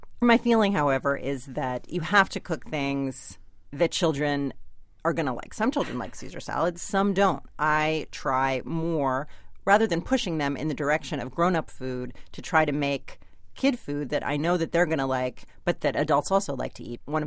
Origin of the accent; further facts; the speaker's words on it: Manhattan, New York, United States; I'm from Manhattan. I was … I grew up like six blocks from Zabar's.